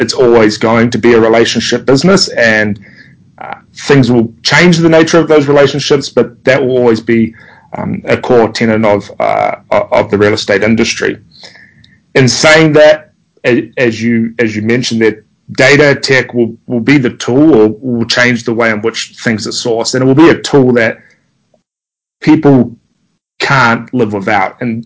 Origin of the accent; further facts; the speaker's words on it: New Zealand; now in United States; Prior to this, as people can probably tell with my accent, I'm not originally from the US. I come from a small country named New Zealand.